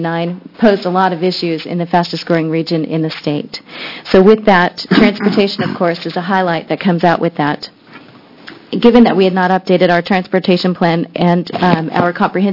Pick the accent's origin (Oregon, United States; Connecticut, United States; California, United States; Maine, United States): Oregon, United States; Bend; also born or lived in Salem; I'm a fourth-generation Oregonian. I was born here in Salem, but I was raised outside of Bend.